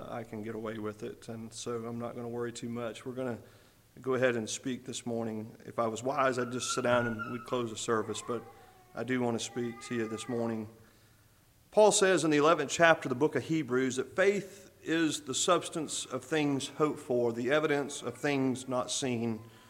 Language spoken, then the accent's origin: English; Texas, United States; and I'm from West Texas. I was a Red Raiders fan